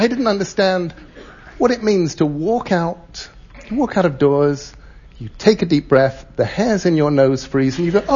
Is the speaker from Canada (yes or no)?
no; England, United Kingdom; accent: English; now in United States; I still have enough of an English accent that all around the world people say to me, "You aren't from around here, are you?"